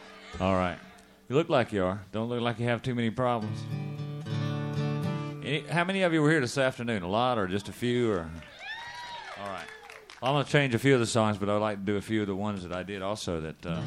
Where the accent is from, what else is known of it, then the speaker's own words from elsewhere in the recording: North Carolina, United States; Growing up in North Carolina down a little dirt road, I was very familiar with most of the instruments